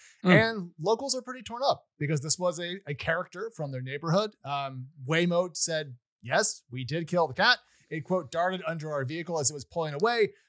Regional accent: Oregon, United States; kind of the same group that I grew up with in Oregon.

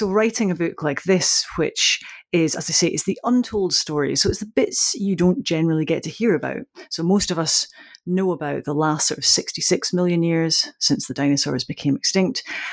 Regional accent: Scotland, United Kingdom; I grew up in this really rural part of Scotland, very small village

